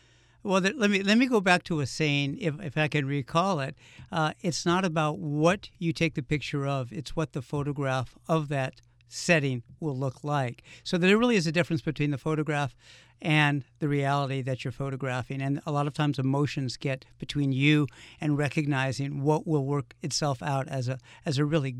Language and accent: English; Los Angeles, California, United States; also born or lived in Martha's Vineyard; now in Pioneer Valley, United States; I've lived in two places since growing up in Los Angeles. I moved to Martha's Vineyard and lived there for 13 years